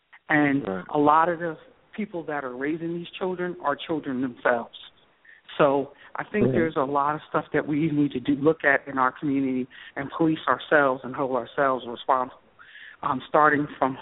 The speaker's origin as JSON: {"language": "English", "region": "New Jersey", "country": "United States", "said": "I'm Christy's friend, and I called last week, and I'm from New Jersey."}